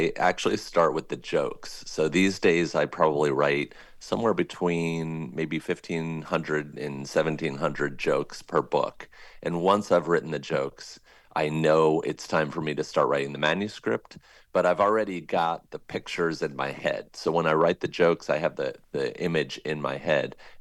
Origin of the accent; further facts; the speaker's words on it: Fort Washington, Maryland, United States; I used to just rely on my own memories of growing up in Fort Washington, Maryland.